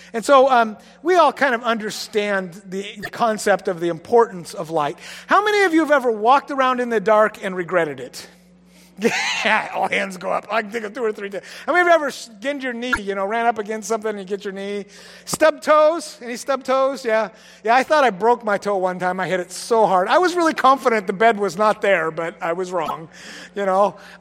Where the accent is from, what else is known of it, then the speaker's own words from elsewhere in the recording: Washington, United States; I grew up on the ocean. I grew up in Grays Harbor. We spent a lot of time on the water